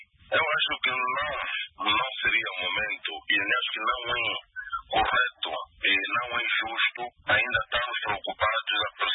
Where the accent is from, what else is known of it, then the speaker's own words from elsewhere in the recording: Angola; mas sim, acima de tudo, sou angolano.